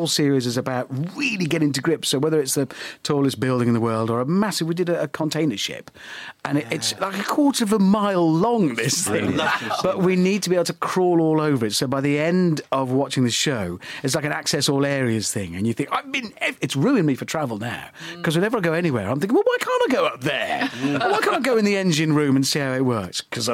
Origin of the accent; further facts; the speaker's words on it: Birmingham, West Midlands, United Kingdom; I'm from Birmingham, but kind of global.